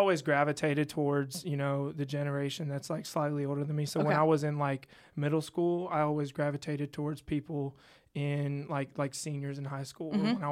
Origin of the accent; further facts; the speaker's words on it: Louisiana, United States; I'm from Louisiana.